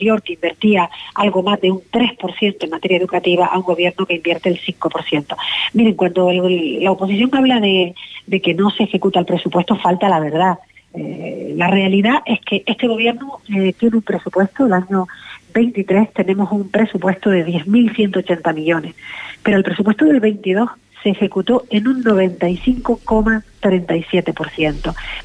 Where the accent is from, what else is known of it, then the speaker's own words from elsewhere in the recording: Canary Islands, Spain; como canarios y canarias